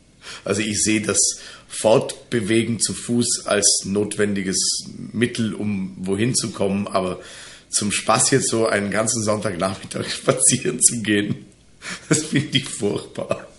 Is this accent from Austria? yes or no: yes; Dornbirn, Vorarlberg, Austria; born there; now in Alberschwende, Austria; Geboren bin ich in Dornbirn.